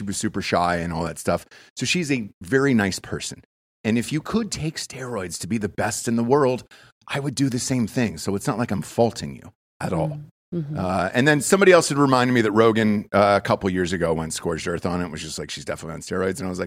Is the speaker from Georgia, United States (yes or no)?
yes; Georgia, United States; now in Austin, United States; Because I grew up in Georgia most of my life.